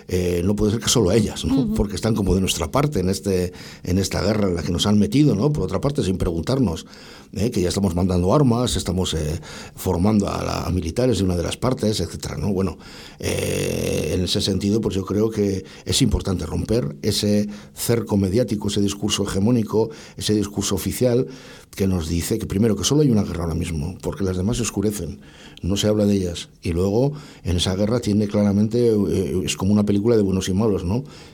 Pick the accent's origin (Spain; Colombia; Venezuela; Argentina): Spain; Basque Country; pues qué solidarios somos los vascos, fíjate, con Ucrania